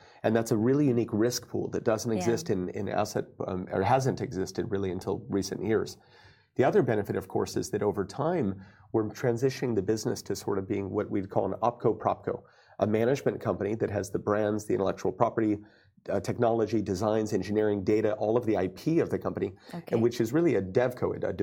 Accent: United States; I'm obviously an American, but I've been on many boards in the United States and in other markets.

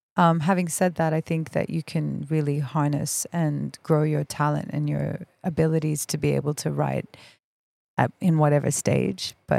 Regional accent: Australia; first language Farsi; English is a second language; also born or lived in Belgium; I was born in Belgium, mm-hmm. and I grew up in Australia. And like, yes, definitely it's good to have a strong command of the English language. But then also on the other hand, my Farsi isn't great, which is my mother tongue.

